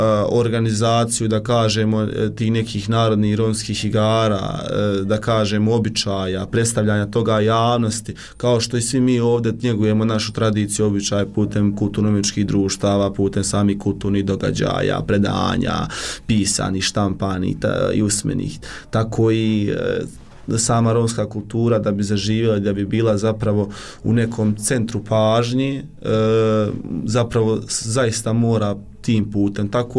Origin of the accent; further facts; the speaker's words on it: Bosnia & Herzegovina; A to znamo da kod nas u Bosni i Hercegovini baš je dugotrajan proces, ali stvarno na tome mora da se radi.